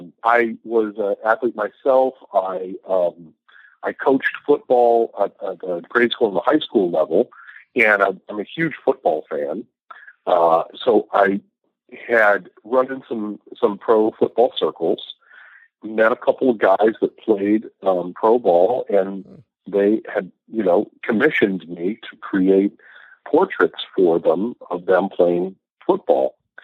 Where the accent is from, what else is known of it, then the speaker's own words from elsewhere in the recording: Erie, Pennsylvania, United States; I started selling my art to local galleries in my hometown of Erie, Pennsylvania, right up on Lake Erie. And it's a very historical town.